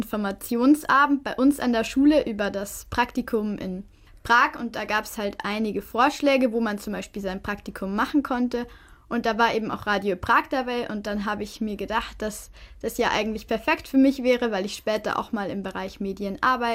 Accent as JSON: {"language": "German", "town": "Lappersdorf", "region": "Bavaria", "country": "Germany", "said": "ich komme aus Lappersdorf. Das ist in der Nähe von Regensburg, einer Stadt in Bayern."}